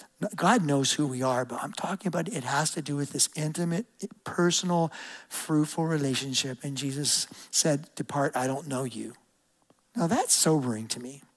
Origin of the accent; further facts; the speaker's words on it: Ohio, United States; I grew up in Ohio, and I'm an Ohio State fan